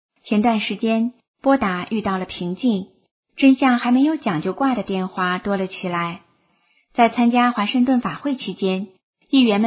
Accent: China; 作为一个中国人，我很自豪。

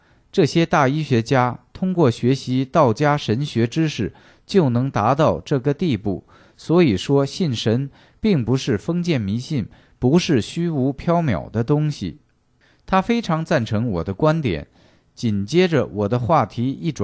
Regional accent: China; 实际我们中国的文化就是神传文化，我们中国这个地方为什么叫神州

